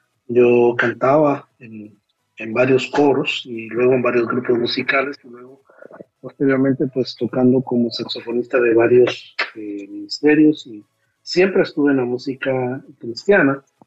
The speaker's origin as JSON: {"language": "Spanish", "town": "Guatemala City", "region": "Guatemala Department", "country": "Guatemala", "said": "estudié canto en el conservatorio en mi país, yo soy de la ciudad de Guatemala"}